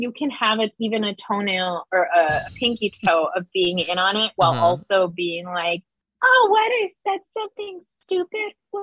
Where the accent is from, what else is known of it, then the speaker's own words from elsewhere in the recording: New Jersey, United States; I'm from Jersey and there's a lot of musty old colonial places all over